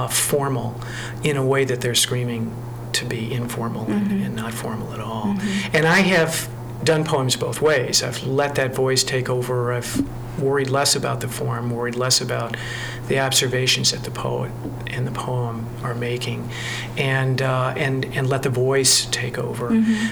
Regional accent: Chicago, Illinois, United States; also born or lived in Iowa City; I grew up in Chicago, so I'm a Great Lakes baby, so to speak. And I cut my teeth at the Writers' Workshop at the University of Iowa in Iowa City and lived there for a number of years and loved it there.

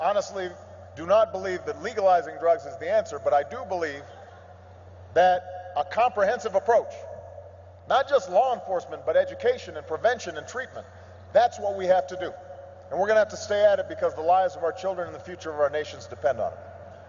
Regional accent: Chicago, Illinois, United States; Mexican Americans enrich our communities, including my hometown of Chicago, where you can walk through neighborhoods like Pilsen, Little Village, La Villita, dotted with murals of Mexican patriots.

